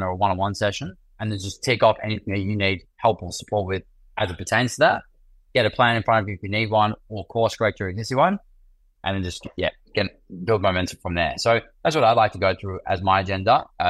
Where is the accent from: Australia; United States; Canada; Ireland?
Australia; Melbourne, Victoria; now in Gold Coast, Australia; I was originally from Melbourne